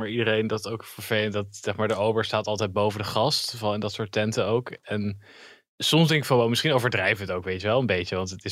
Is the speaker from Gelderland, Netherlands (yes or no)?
yes; Zutphen, Gelderland, Netherlands; Ja, ik kom uit Zutphen oorspronkelijk.